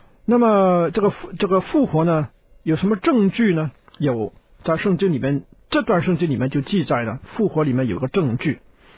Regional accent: China; 因为我们中国人所理解的罪呢，就是好像犯法了，犯了国家的法律那种罪才算是罪啊。

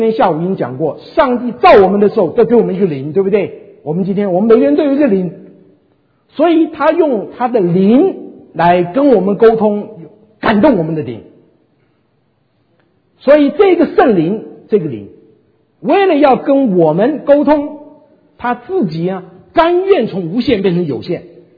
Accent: China; 果然我们中国人完全就我们从生下来我就晓得这个字怎么发音的

